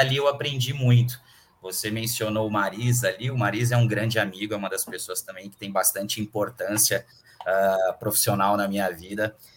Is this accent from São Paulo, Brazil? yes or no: yes; Santos, São Paulo, Brazil; Eu sou daqui de Santos, do litoral de São Paulo, mas eu estava morando em Santa Catarina